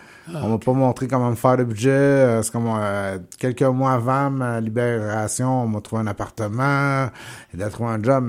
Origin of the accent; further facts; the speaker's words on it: Victoriaville, Quebec, Canada; moi, je suis natif de Victoriaville, puis ces coins-là.